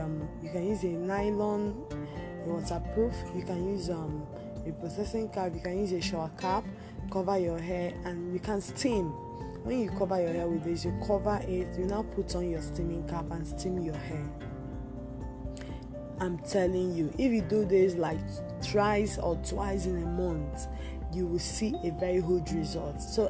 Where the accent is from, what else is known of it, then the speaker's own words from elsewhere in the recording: Nigeria; I'm a Nigerian, so here in Nigeria, the palm kernel oil that I'm talking about is made by cooking palm nuts.